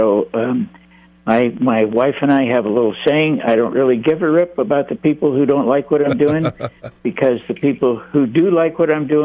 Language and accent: English; California, United States; I used to live in California. I was born and raised in California.